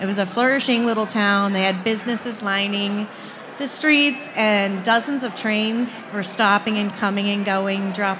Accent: Florida, United States; I am from Florida, born and raised Floridian.

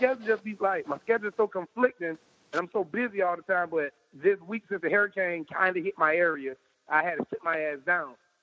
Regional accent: Immokalee, Florida, United States; I'm from Immokalee, Florida.

